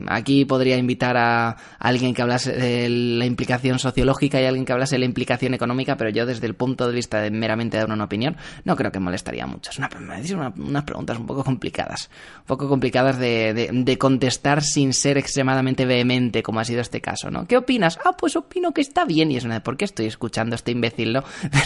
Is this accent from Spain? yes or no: yes; Community of Madrid, Spain; Igual que soy madrileño a pesar de que soy español y esa clase de cosas.